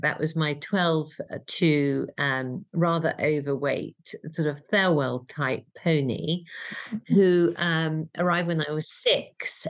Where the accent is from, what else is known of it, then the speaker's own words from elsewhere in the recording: Wales, United Kingdom; I'm so passionate about being Welsh, is that all my friends would say, well, yeah, you are Welsh. Well, how far do you live into Wales? And literally 200 metres over the border.